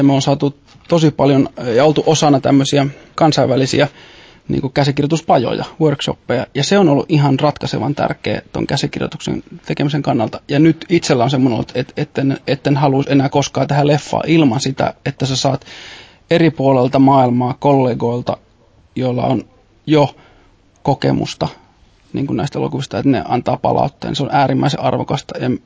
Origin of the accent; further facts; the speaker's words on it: Eastern Finland, Finland; mä tuun Itä-Suomesta, pienestä maaseutukaupungista